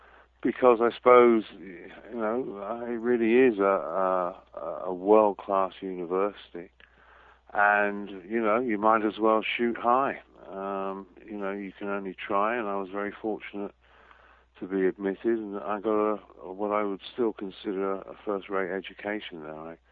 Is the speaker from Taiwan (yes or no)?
no; United Kingdom; now in United States; But of course, being originally British, although now I've naturalized to be an American, I never went to junior high